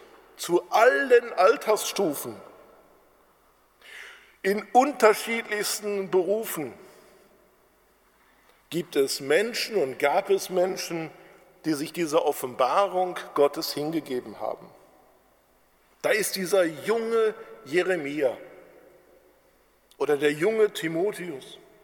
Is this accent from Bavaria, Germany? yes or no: no; Bochum, North Rhine-Westphalia, Germany; born there; ich bin gebürtiger Bochumer